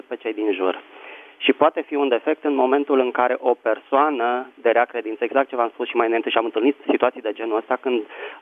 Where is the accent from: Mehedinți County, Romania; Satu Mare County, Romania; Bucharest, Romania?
Bucharest, Romania; din București.